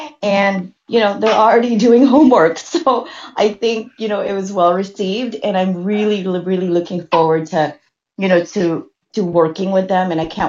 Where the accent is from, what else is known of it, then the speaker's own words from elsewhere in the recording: Philippines; moved away; growing up in the Philippines.